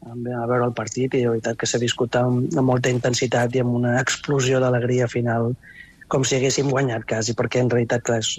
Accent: Guimerà, Catalonia, Spain; also born or lived in Sabadell / Balearic Islands / Canary Islands; now in Cape Verde; Vaig néixer a Sabadell, vaig criar a Guimerà, en un poblet de Lleida.

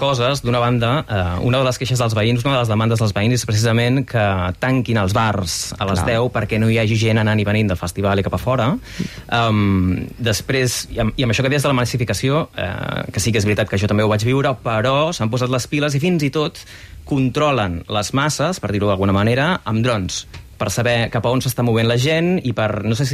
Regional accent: Badalona, Catalonia, Spain; Hi ha una cosa, mira, jo sóc de Badalona

